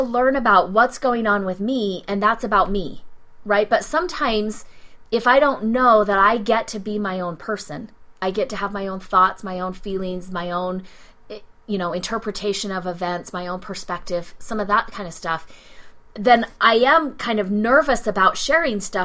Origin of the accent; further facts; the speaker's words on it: Utah, United States; I grew up in Utah, like really benign.